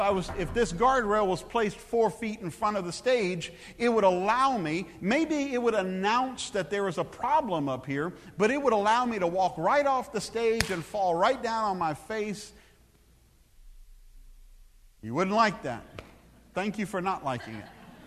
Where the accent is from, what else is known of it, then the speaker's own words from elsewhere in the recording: Texas, United States; I drive a truck because I'm from Texas.